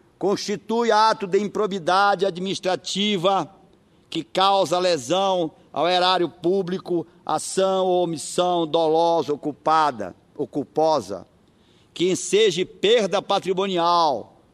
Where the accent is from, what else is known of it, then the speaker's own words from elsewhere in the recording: Brazil; Eu sou brasileiro.